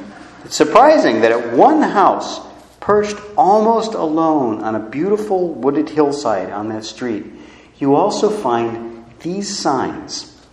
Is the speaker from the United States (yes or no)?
yes; Illinois, United States; now in Oregon, United States; Growing up in Illinois, I'd heard about rivers that run like liquid crystal.